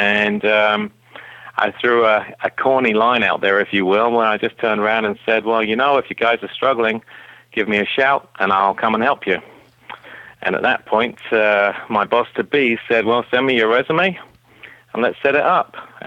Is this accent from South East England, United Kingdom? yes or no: yes; Portsmouth, South East England, United Kingdom; now in Detroit, United States; coming from my hometown of Portsmouth, England, to Detroit